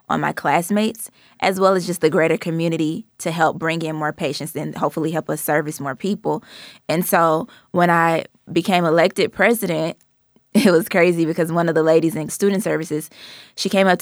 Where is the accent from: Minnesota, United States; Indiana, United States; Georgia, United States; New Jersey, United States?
Georgia, United States; Atlanta; I just assumed that, you know, I'm from Atlanta. I went to school down in Miami.